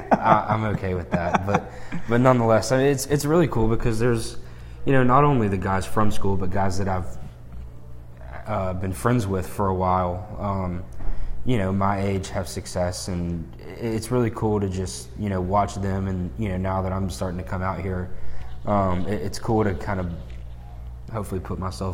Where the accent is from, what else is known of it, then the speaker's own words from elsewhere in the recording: Birmingham, Alabama, United States; You know, we grew up at the same club. We're both from Birmingham.